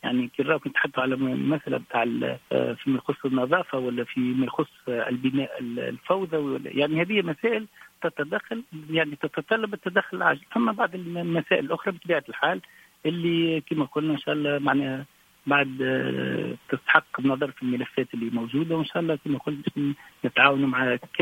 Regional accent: Chorbane, Mahdia Governorate, Tunisia; born there; من مواليد 1972 بشربان ولاية المهدية.

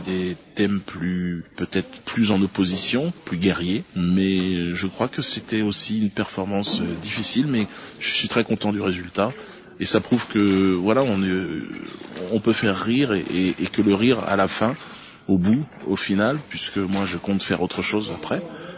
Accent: Cameroon; je passe beaucoup de temps en Afrique, chez moi, au Cameroun.

